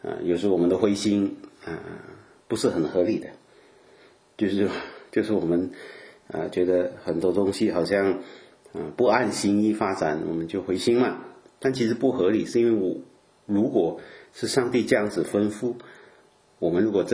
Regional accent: Klang, Selangor, Malaysia; 我在马来西亚，我住的我的就是我的老家啊，我老家，我没有老家啊，我出生的地方啊，但就是。一个小城啊，也不是现在蛮大的啊，就是叫巴生啊，你知道，可能你们不熟马来西亚的城市不知道，它那名叫巴生啊，它是一个港口城啊

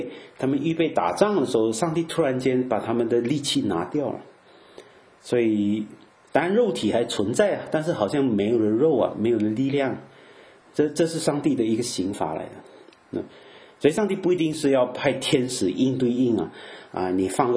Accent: Malaysia; 很小很小的时候啊，在马来西亚的时候，那是一生第一次一种经验了。我们住在教堂啊，就很大的地方，就牧师是住在里面的，我们在那边长大。

